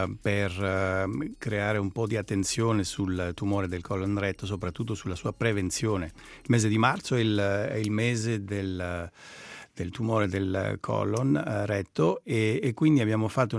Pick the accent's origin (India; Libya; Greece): Greece; Attica; io sono nato in Grecia ad Atene e sono cresciuto vicino ad Atene, proprio sul mare, un paesino sul mare